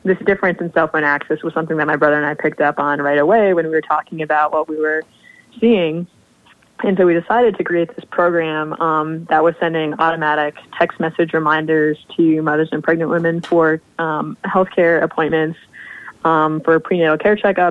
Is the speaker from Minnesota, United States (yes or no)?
yes; Rochester, Minnesota, United States; I grew up in Rochester, Minnesota. So that's the hometown of the Mayo Clinic, which means that like 35% of my hometown is like, you know, a doctor or a nurse or otherwise employed at the Mayo Clinic.